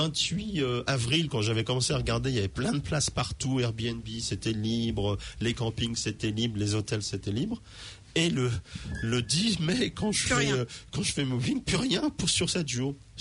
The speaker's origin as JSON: {"language": "French", "region": "Normandy", "country": "France", "said": "moi je suis normand."}